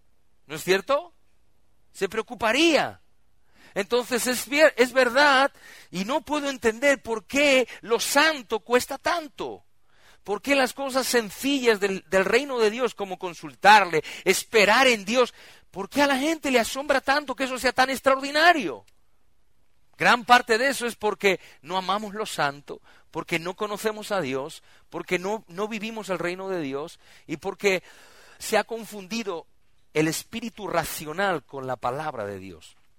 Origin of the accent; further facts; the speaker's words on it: Argentina; yo me voy allá con mi pueblo allá en Argentina